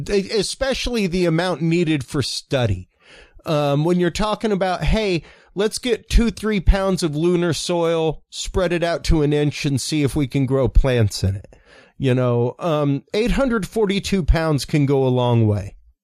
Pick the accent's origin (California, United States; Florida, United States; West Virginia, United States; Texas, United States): Texas, United States; Houston; I'm from Houston. I've been to NASA to Johnson Space Center.